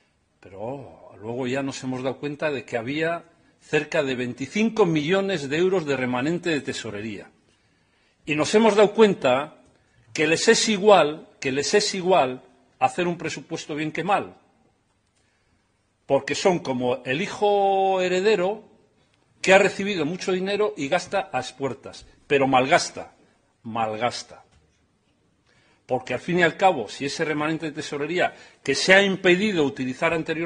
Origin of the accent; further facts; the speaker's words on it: Laredo, Cantabria, Spain; los que somos de Laredo sabemos el gran problema